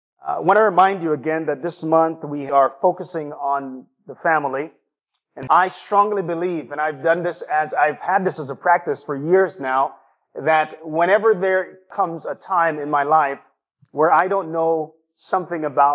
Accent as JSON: {"language": "English", "country": "Jamaica", "tie": "born or raised there", "said": "And I'm reminded of my hometown and my homeland, Jamaica."}